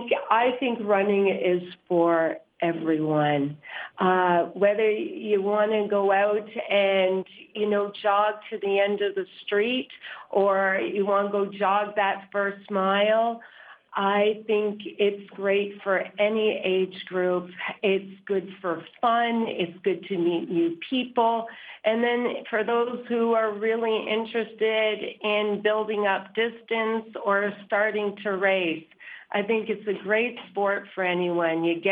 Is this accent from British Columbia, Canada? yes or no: no; Toronto, Ontario, Canada; I'm from Toronto.